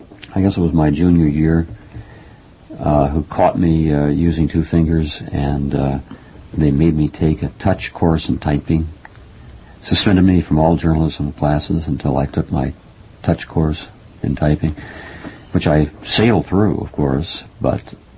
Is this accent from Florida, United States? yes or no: no; Texas, United States; accent: Texas; Well, I lost my Texas accent.